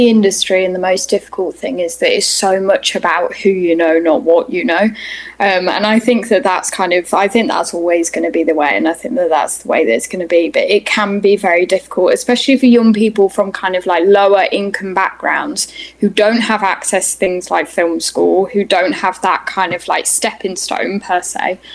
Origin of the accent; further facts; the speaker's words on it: Scotland, United Kingdom; born there; I was born in Scotland